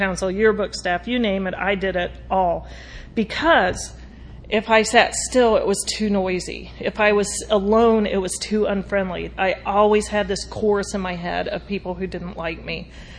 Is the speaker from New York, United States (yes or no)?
no; Ohio, United States; also born or lived in California; and I grew up in Ohio. That was my first resentment. I didn't want to be from Ohio.